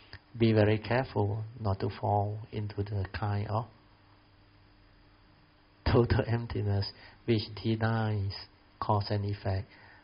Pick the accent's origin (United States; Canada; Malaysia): Malaysia; Alor Setar, Kedah; And I was sent to Penang, where my hometown is in Alostar.